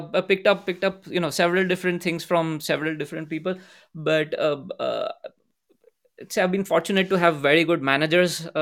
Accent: Maharashtra, India; first language Gujarati; English is a second language; Gujarati is my mother tongue, so I was born speaking it. Hindi is like one of the most widely prevalent languages in India, and so you pick up Hindi by default. And then I grew up in a province called Maharashtra.

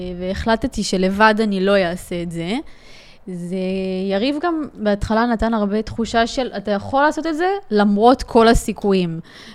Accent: Northern District, Israel; זה מה שגרם לי להגר למרכז, אני במקור מהצפון

